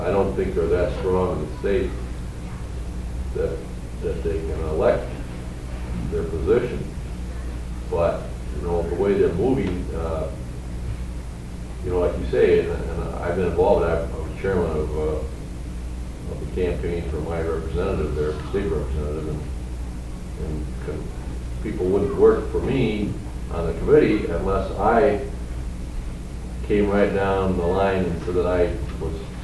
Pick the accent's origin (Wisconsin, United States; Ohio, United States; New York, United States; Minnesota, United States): Minnesota, United States; Well, I'm from Minnesota, and the Republican Party in Minnesota is just about demolished